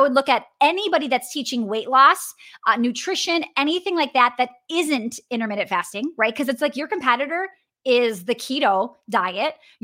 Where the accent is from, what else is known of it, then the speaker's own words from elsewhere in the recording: Wisconsin, United States; accent: Wisconsin; I just could totally hear my Wisconsin accent come out.